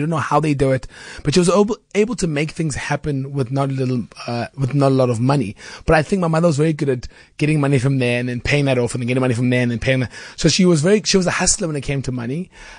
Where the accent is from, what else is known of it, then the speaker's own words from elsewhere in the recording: Gugulethu, Western Cape, South Africa; You know, I grew up in Kukuletu.